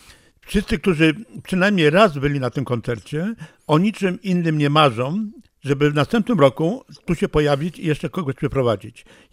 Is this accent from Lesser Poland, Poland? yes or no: yes; Kraków, Lesser Poland, Poland; now in Rzeszów, Poland; a ja mówię, ja nie wiem, bo ja jestem z Krakowa, ale do Rzeszowa jestem przypisany